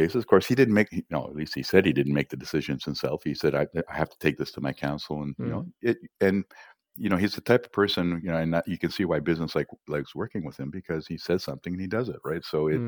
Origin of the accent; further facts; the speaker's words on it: Canada; as a Canadian